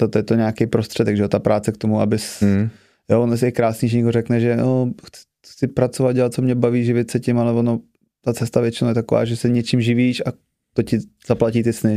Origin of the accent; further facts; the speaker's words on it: Kladruby, Central Bohemian Region, Czechia; Já jsem vyrůstal právě v Kladrubech na rehabilitáku, takže toho jsem měl od malička, tyhle ty lidi.